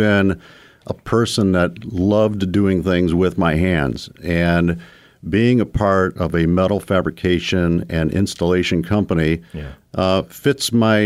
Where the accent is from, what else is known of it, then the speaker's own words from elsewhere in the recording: Hammond, United States; born there; He lived in Hammond at the time. I was born in Hammond.